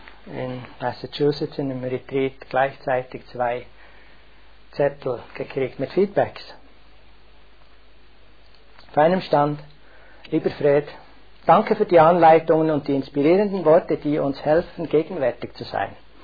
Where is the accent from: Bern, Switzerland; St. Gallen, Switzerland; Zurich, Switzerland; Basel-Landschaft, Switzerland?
Bern, Switzerland; Das sind 2 Zeitungen in Bern, wo ich herkomme.